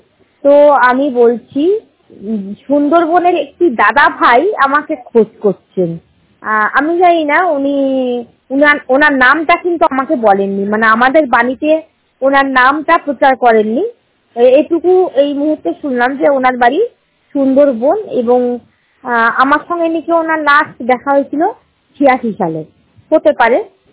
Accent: Raniganj, West Bengal, India; now in Kalyani, India; আর বর্তমানে আমি কল্যাণীতে থাকি, আমার বাড়ি রানীগঞ্জে।

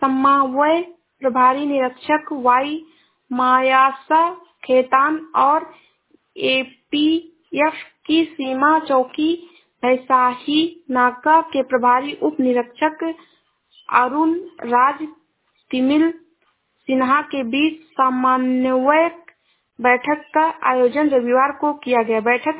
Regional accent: Uttar Pradesh, India; मैं जिला श्रावस्ती से हूँ।

